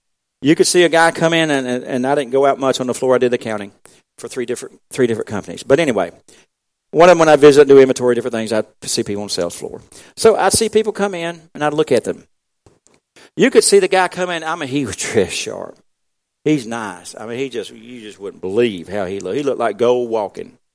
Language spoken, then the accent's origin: English; Watts Mill, South Carolina, United States; And I grew up in Watts Mill, of course. And so there's a lot of mill houses in Watts Mill.